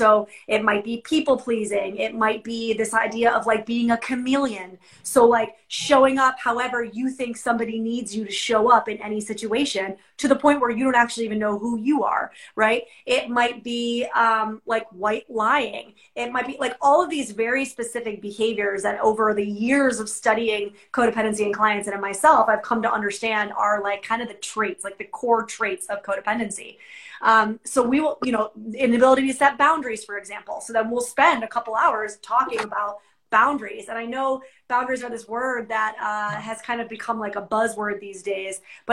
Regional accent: New York, United States; You know, I'm a New Yorker.

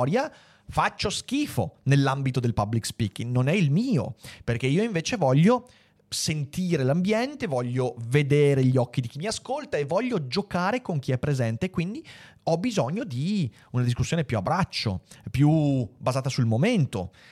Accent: Veneto, Italy; Accanto a questo consiglio triviale da Veneto Doc

